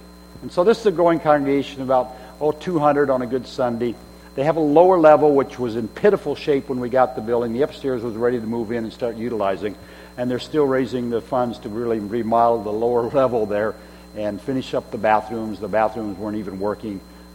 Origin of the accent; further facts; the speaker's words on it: Midwest, United States; accent: Midwest; I had to learn to speak right when I came out here from the Midwest with my Midwest brogue here.